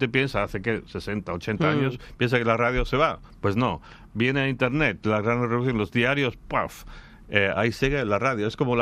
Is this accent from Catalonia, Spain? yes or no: yes; Sitges, Catalonia, Spain; Bueno, yo tengo que defender mi pueblo, mi gente.